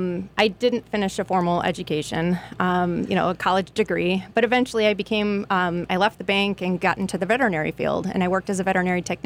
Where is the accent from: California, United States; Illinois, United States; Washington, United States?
Illinois, United States; Evergreen Park; Evergreen Park was a fun town. I was blessed to be able to stay in the same house.